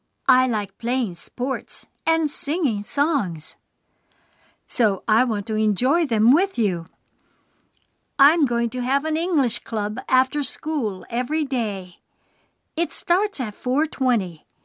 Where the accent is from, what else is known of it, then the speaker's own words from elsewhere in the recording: Canada; also born or lived in Australia; now in Nagasaki, Japan; I was born in Australia, but when I was 6, I went to Canada with my family and lived there.